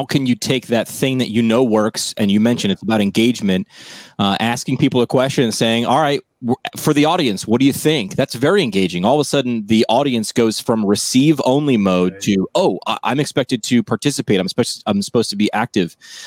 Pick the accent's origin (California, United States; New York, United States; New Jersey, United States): New York, United States; I am drinking, this is from my home state of New York, the Northway Brewing Company.